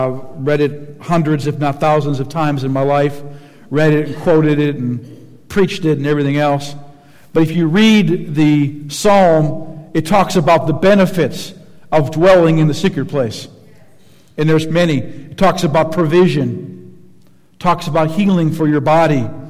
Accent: Minnesota, United States; You know, I'm from Minnesota. Up in Minnesota, they have the Mall of America.

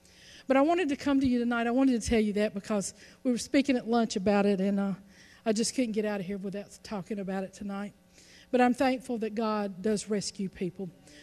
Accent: United States; And I'm American. I like my electricity.

